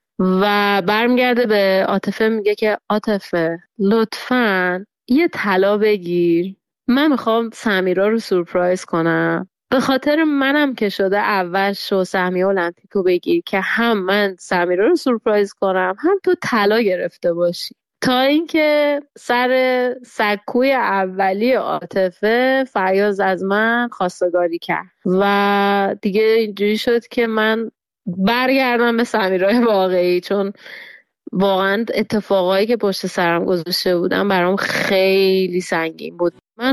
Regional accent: Iran; moved away; و الانی که اینجا نشستم به دور از ایرانم

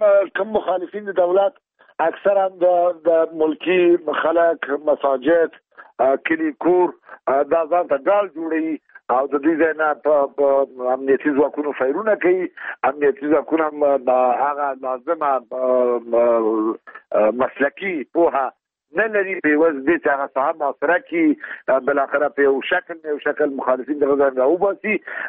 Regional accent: Afghanistan; یوازینۍ لاره دا ده چې دا د ټولو افغانانو خاص دی او زه یو افغان یم، د افغان په صدر د ماهیله دا ده چې دواړه خواوې جنگ بند کړي

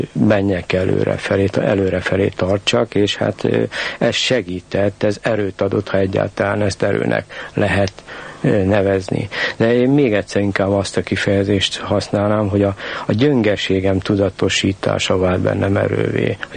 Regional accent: Bratislava, Bratislava Region, Slovakia; now in Budapest, Hungary; Hát miért élek én pozsonyiként Budapesten?

